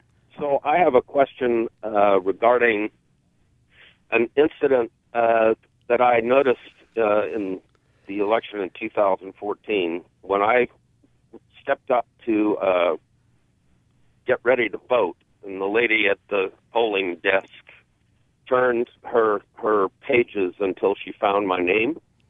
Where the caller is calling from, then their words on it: Thorndike, United States; I'm in Thorndike.